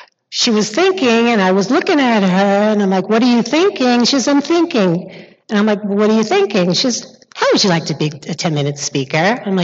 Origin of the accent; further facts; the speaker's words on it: Floral Park, New York, United States; I'm from New York, Queens, Floral Park, so we used to drink in Queens, thank you, yes.